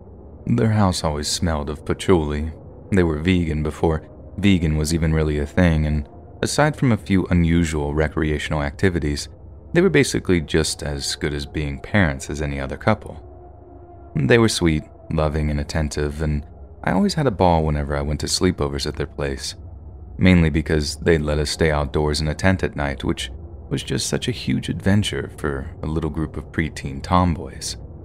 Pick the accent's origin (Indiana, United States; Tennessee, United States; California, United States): California, United States; I grew up in Northern California in quite a poor rural area.